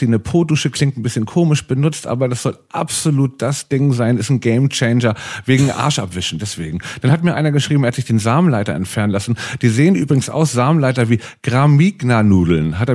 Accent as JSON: {"language": "German", "region": "Northern Germany", "country": "Germany", "said": "Und wir sind ja beide Norddeutsche."}